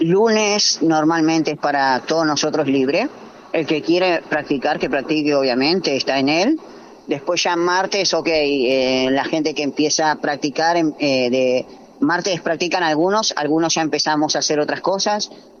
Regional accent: Argentina; tenemos ahí 2 colombianos, somos argentinos y somos varios, somos unos 6, 7

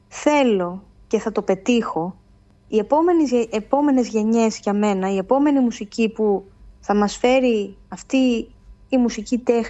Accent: Western Greece, Greece; από τα μέρη μου, από το Αγγελόκαστρο Μεσολογγίου, έτωλα Καρνανίας

